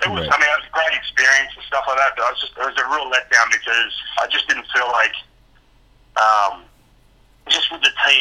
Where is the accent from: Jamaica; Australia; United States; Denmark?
Australia; I come from Australia too, where my family are like, well, why are they having it this time?